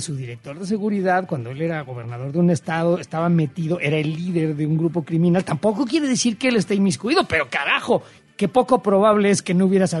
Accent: Mexico; born there; Pues que estoy en México y me siento como que con más ánimos. Estoy en mi país, el país, la tierra que me vio nacer.

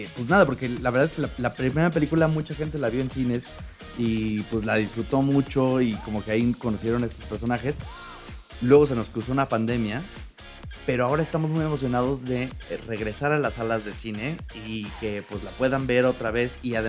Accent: Mexico; de las clientelas más grandes de Las Vegas somos los mexicanos.

